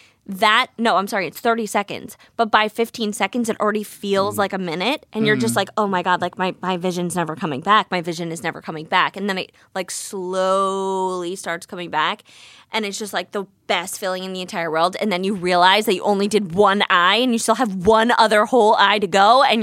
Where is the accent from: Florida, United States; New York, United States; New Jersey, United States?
New Jersey, United States; Can you tell that I'm from Jersey?